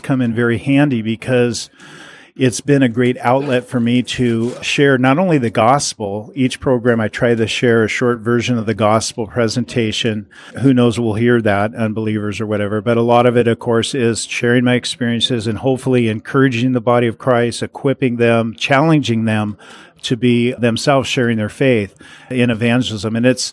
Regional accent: Seattle, Washington, United States; I was up in Seattle preaching one time the gospel. It's my hometown, Seattle, Washington.

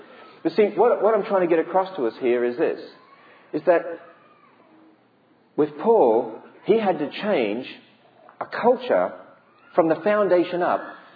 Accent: Australia; trying to impress her, you know, being Australian.

